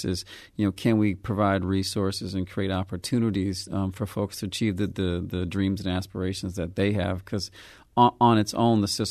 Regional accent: St. Louis, Missouri, United States; Yeah, there's no great epiphany story here other than I grew up in St. Louis.

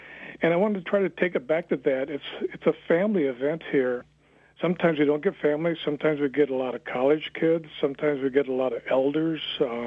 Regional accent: Marion, Michigan, United States; I was born in Cadillac, but I was raised in a little town of about 800 people south of Cadillac, southeast of Cadillac, called Marion.

